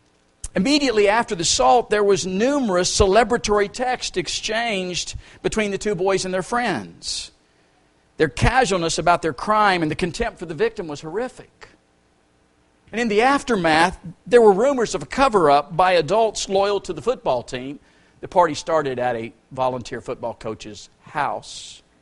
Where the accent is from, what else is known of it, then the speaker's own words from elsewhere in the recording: Steubenville, Ohio, United States; born there; The reason I was born in Steubenville is Mom's doctor did his deliveries at the Ohio Valley Hospital on the Ohio side, Steubenville, although my parents lived in Weirton, West Virginia.